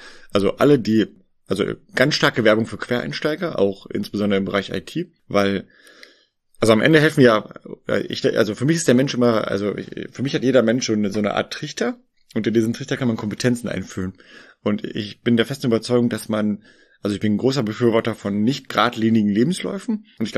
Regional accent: Bielefeld, North Rhine-Westphalia, Germany; Aber unser Herz schlägt in Bielefeld. Also wir sind eine Bielefelder Gesellschaft. Ich bin Ur-Bielefelder. Komm hier weg aus Ostwestfalen.

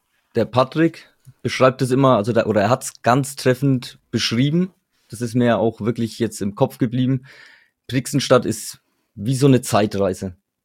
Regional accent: Bavaria, Germany; born there; Ich komme gebürtig aus dem Würzburger Landkreis.

